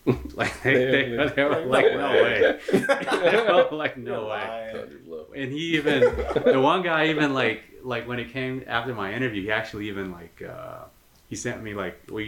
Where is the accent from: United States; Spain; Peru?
United States; Carbondale, Illinois; And he even like referenced me growing up in Carbondale too. He was like, I know you're gonna leave, so. Yeah, he was right.